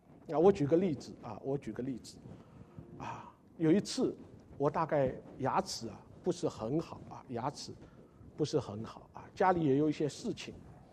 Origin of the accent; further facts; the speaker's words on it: China; 我从大陆来到这里的时候